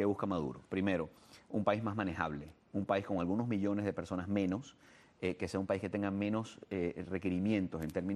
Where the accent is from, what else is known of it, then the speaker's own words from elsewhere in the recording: Venezuela; yo le pido esta ayuda como venezolano